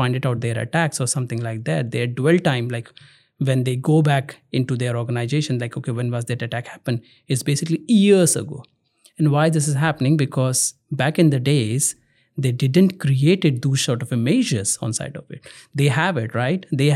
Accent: Uttarakhand, India; now in Netherlands; And my hometown is in Uttarakhand state, which is a part of hilly region, basically.

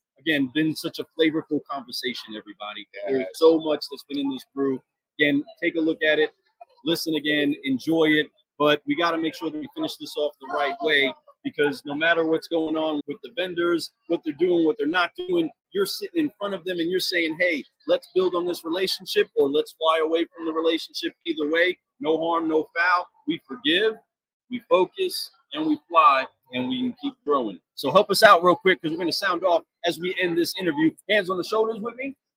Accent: Kentucky, United States; We're from Kentucky. Big Red is a thing out there

